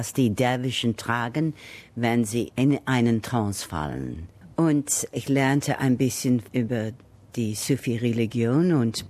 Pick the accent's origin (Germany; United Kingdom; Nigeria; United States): United Kingdom; England; German is a second language; now in Australia; Das passierte vor ungefähr 30 Jahren. Ich bin aus England nach Australien übersiedelt.